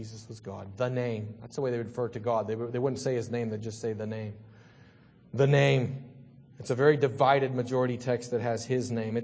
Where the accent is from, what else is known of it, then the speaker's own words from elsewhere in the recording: Salzburg, Austria; I know when I grew up in Salzburg